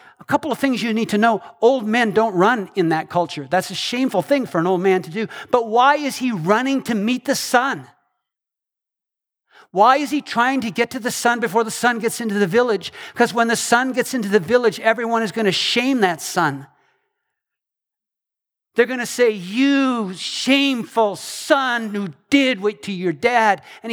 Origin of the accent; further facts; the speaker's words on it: Canada; moved away as an adult; now in United States; I grew up in Canada and spent half my life there with Ruth, and then we moved to the United States to Salem